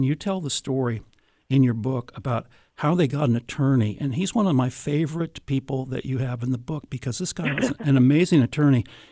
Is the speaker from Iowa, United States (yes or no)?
yes; Des Moines, Iowa, United States; the thing that got me about this anecdote was that I grew up in Des Moines, and when I was in high school, there was this hippy-dippy, really freaky kind of place where we'd go to shop.